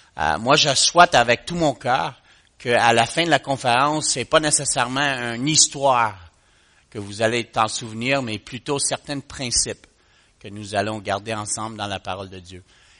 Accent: Montreal, Quebec, Canada; je suis un gars de Montréal, donc j'ai appris le français en grandissant, mais je pense que ça va bien aller.

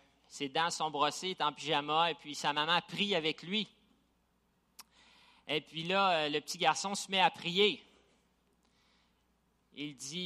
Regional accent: Gatineau, Quebec, Canada; Puis c'est à Gatineau où on a passé le plus long laps de temps. Alors, on est des Gatinois.

